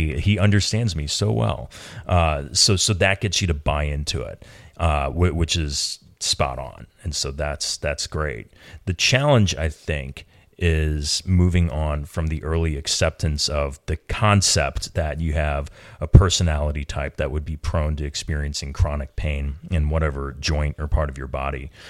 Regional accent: United States; I'm going to do everything all at once because I'm American.

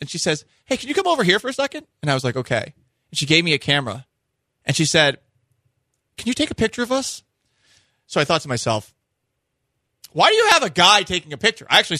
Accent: Texas, United States; I'm from Texas.

